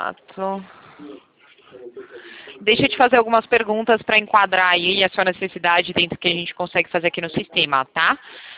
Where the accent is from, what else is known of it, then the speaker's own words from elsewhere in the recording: São Paulo, Brazil; Eu sou de São Paulo.